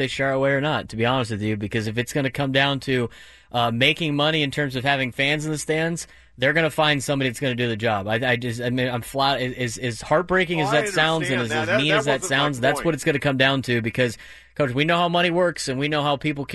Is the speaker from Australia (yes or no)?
no; United States; And I hope, again, I am an American, and I hope every state does the best job that they can in saving as many lives as possible.